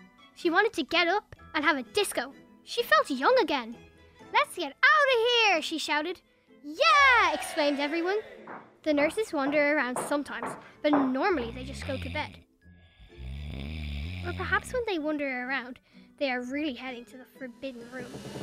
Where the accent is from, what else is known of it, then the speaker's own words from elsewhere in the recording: Kildare, Leinster, Ireland; I'm 12 years old and I'm from Kildare.